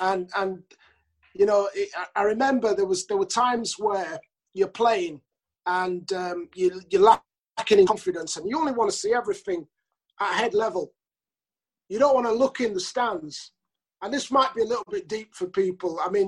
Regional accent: Doncaster, Yorkshire and the Humber, United Kingdom; I think when I was at Sheffield United, it was good for me because I came from Doncaster and nobody was expecting anything from me.

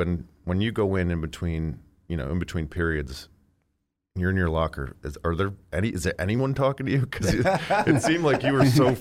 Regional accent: Northeast, United States; growing up in the Northeast, especially where we did

